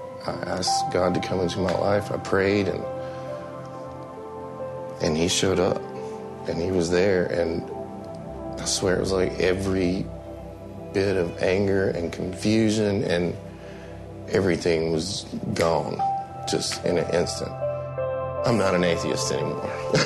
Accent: Gastonia, North Carolina, United States; So I grew up in North Carolina, in Gastonia, North Carolina, in a Christian home.

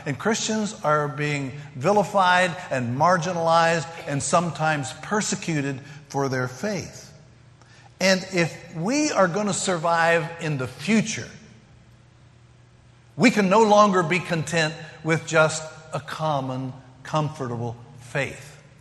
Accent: Kentucky, United States; even though I'm from Kentucky and even though I'm 72 years old, you'll listen.

